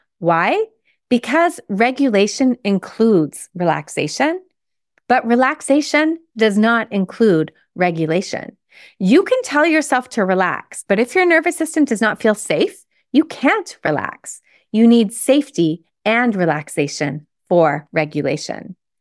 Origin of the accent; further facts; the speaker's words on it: Toronto, Ontario, Canada; I saw her speak in my hometown of Toronto